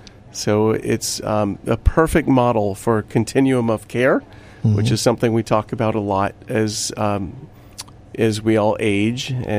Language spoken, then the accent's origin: English; Hawaii, United States; now in Massachusetts, United States; I am from Hawaii, and we moved out here a year and a half ago.